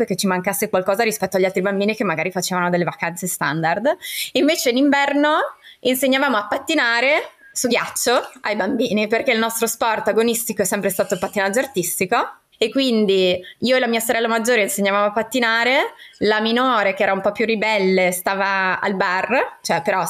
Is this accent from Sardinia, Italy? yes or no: no; Trentino-Alto Adige, Italy; Allora, sì, io sono trentina, nata in mezzo alle montagne.